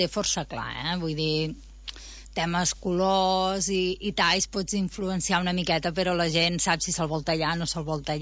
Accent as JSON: {"language": "Catalan", "town": "Figueres", "region": "Catalonia", "country": "Spain", "said": "I a més, jo no soc d'aquí, soc de Figueres, tampoc no conec a tanta gent, no?"}